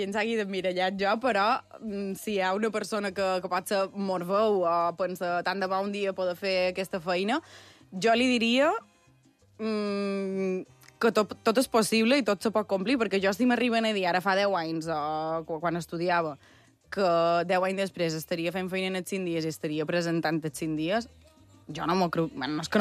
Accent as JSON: {"language": "Catalan", "town": "Sencelles", "region": "Balearic Islands", "country": "Spain", "tie": "born or raised there", "lives_now": "Palma, Spain", "said": "Jo vaig néixer a Sencelles, he viscut pràcticament tota la meva vida a Sencelles, visc a Palma des de fa un poc més de 4 anys"}